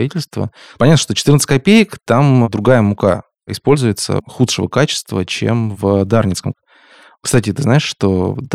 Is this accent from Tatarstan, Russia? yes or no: no; Arzamas, Nizhny Novgorod Oblast, Russia; были у меня в родном городе моем Арзамасе два вида хлеба, украинский и дарницкий